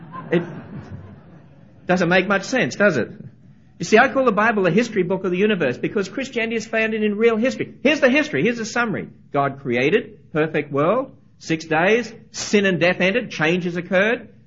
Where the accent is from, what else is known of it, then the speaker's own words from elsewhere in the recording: Australia; just humor me for a moment, being an Australian